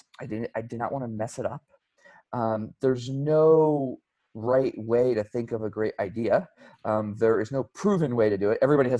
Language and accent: English; Los Angeles, California, United States; I'm actually from Los Angeles originally. So I was born and raised down in Los Angeles.